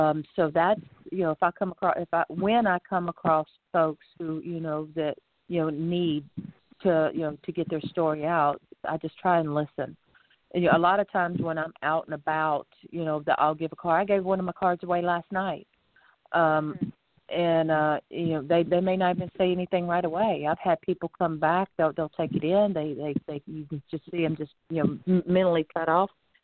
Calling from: Florida, United States; And, of course, I'm calling in from Florida.

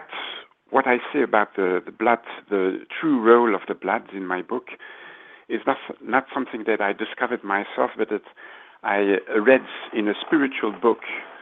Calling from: Switzerland; I'm phoning from Switzerland.

